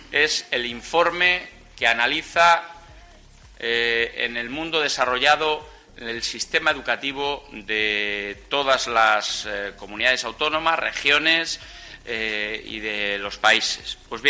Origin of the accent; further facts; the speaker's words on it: Castile and León, Spain; todos los que somos castellanos y leoneses.